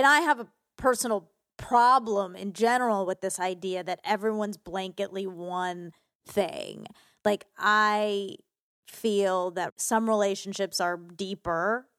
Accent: Georgia, United States; Like, okay, yeah, I grew up in Georgia and I didn't.

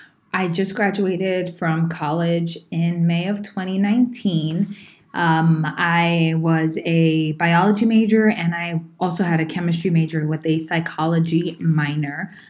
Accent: Ghana; Okay, so I grew up in Ghana, and I knew that many people living in the community that I was raised in were suffering

